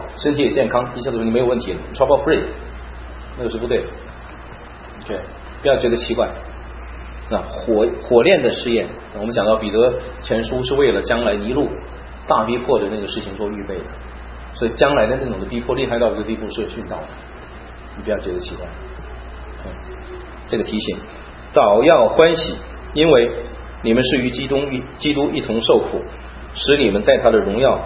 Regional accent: China; 包括我们中国人背景里面有很多中国旧的文化，道家思想、儒家思想、佛教的一些的东西

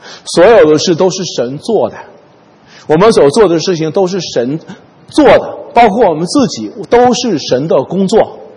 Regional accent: China; 在这个点上，我们中国人了解的最清楚的，我们的祖辈根本不知道有关世界末日的事情

